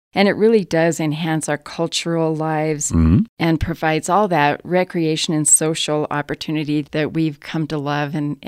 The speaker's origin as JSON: {"language": "English", "town": "Monte Vista", "region": "Colorado", "country": "United States", "lives_now": "Alamosa, United States", "said": "I am a worldly person. I am from Monte Vista, right here at home. I moved to the thriving metropolis of Alamosa about 31 years ago. Yeah, I'm a Valley girl. Proud to be."}